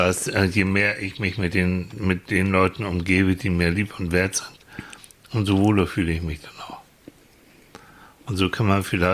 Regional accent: Northern Germany, Germany

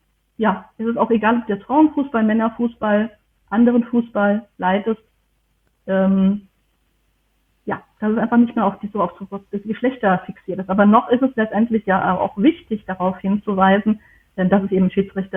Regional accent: Germany; ich komme aus Deutschland.

